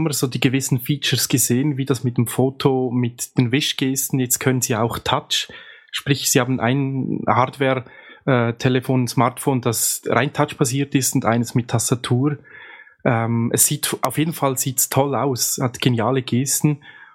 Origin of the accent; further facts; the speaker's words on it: Switzerland; Günstig, bei uns in der Schweiz kosten Kinder mehr.